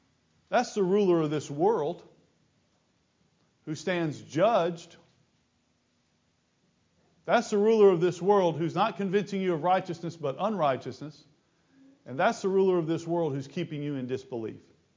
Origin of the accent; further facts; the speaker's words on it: Blytheville, Arkansas, United States; when I grew up in Blytheville, Arkansas, every kid I know believed in God